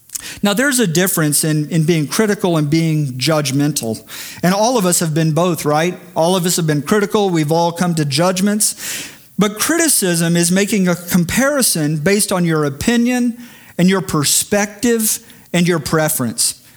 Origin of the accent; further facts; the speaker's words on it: Houston, Texas, United States; So growing up in Houston, this event was taking place, and a friend and my younger brother, we went